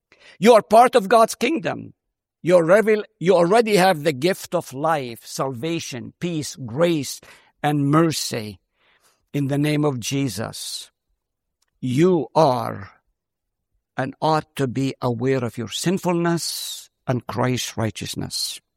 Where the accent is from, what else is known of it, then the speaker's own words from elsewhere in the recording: Nazareth, Northern District, Israel; English is a second language; I'm a Palestinian from Nazareth. Can anything good come out of Nazareth?